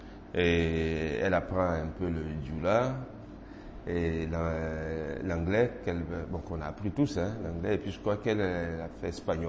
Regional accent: Côte d’Ivoire; first language Baoulé; French is a second language; Il y a le baoulé, que je parle, qui est ma langue maternelle

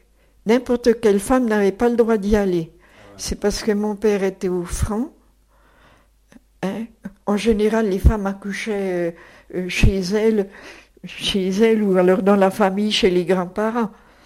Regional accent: Dijon, Bourgogne-Franche-Comté, France; De Dijon, je suis

